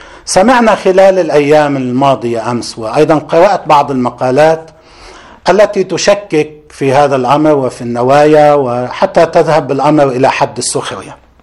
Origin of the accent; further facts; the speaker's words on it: Lebanon; لكن هذا النائب الجهبذ عندنا في لبنان